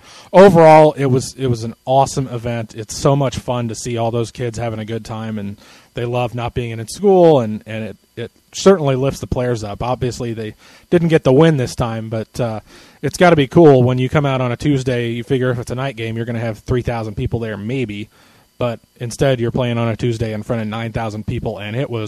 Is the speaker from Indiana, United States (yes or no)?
yes; Indianapolis, Indiana, United States; I think this is my civic duty as a born and raised Hoosier. I was born in Indianapolis. I moved to Evansville for college, and I've been here ever since.